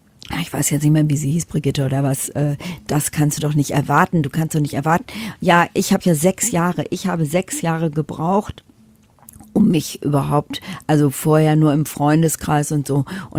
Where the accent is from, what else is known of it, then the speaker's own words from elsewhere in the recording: Düsseldorf, North Rhine-Westphalia, Germany; Ich bin aus Düsseldorf. arabischer Abstammung, und ich spreche natürlich Deutsch.